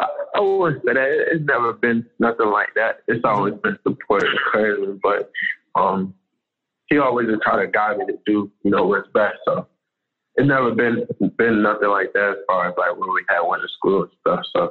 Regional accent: Maryland, United States; Yeah, I mean, we grew up in Maryland, so in the wintertime, we got cold winters.

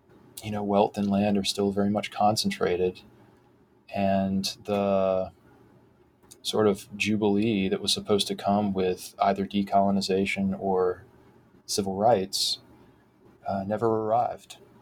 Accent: Thomasville, Georgia, United States; in my hometown where I live again now, Thomasville, Georgia, there was a, you know, we had our our sort of moment in the sun in the 60s, 70s, and 80s, part of the 90s, when we had some plants and factories

